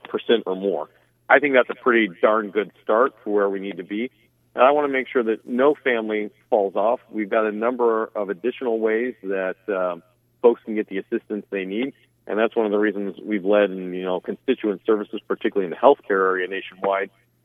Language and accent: English; Iowa, United States; In my home state of Iowa, 4% of folks are eligible for those subsidies